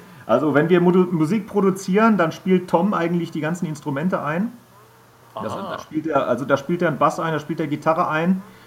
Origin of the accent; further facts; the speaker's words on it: Halle, Saxony-Anhalt, Germany; Aus Sachsen-Anhalt. Wir kommen aus Halle an der Saale, richtig?